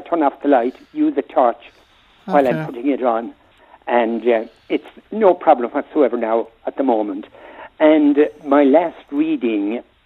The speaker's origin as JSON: {"language": "English", "town": "Ballinter", "region": "County Meath", "country": "Ireland", "said": "from Ballinter. Can you hear me?"}